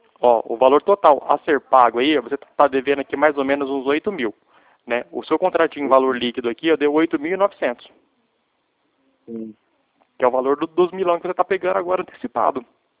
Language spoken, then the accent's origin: Portuguese; Dracena, São Paulo, Brazil; eu sou aqui de Dracena, no escritório, mas eu trabalho em Lucélia. E eu fico em Lucélia e Adamantina.